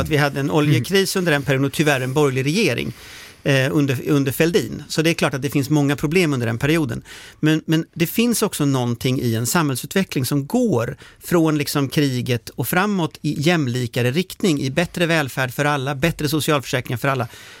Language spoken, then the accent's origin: Swedish; Gothenburg, Västra Götaland County, Sweden; Men jag är från Göteborg själv. Göteborg är en hamnstad. Det är liksom porten mot väster, porten mot världen.